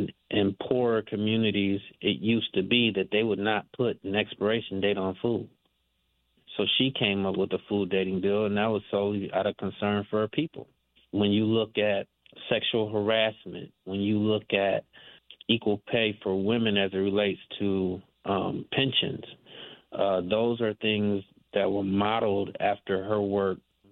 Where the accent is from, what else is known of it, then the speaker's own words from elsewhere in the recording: Detroit, Michigan, United States; I grew up in Detroit on the east side and attended Notre Dame High School, which is no longer there.